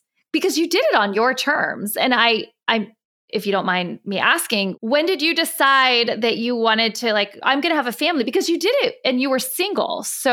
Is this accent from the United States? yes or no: yes; Laguna Beach, California, United States; also born or lived in San Diego; I grew up in Laguna Beach.